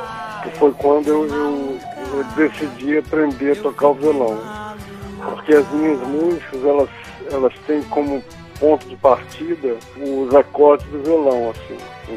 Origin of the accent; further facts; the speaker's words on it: Cachoeiro de Itapemirim, Espírito Santo, Brazil; Eu sou de Cachoeiro do Itapemirim, Espírito Santo.